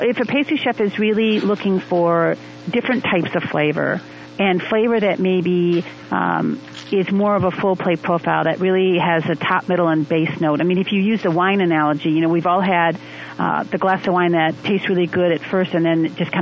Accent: Wisconsin, United States; because I'm from Wisconsin.

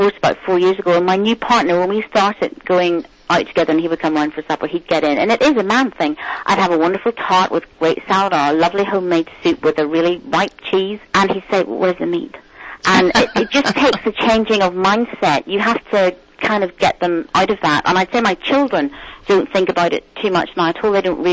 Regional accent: Ireland; I grew up in Ireland

